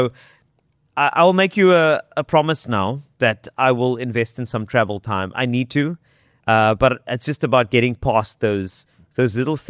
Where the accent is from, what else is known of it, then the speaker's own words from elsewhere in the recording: South Africa; no, I'm from South Africa.